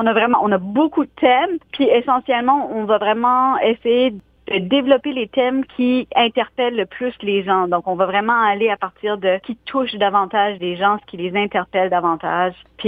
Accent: Moncton, New Brunswick, Canada; accent: Chiac; Moi, je suis originaire de Moncton. J'ai grandi en parlant chiac dans la cour d'école.

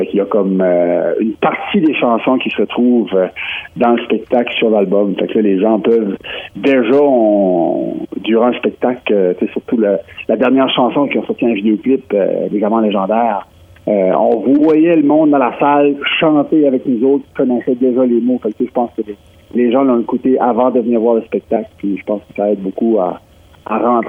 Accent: Moncton, New Brunswick, Canada; Puis, tu sais, c'est ma ville natale. Moi, je viens de Moncton.

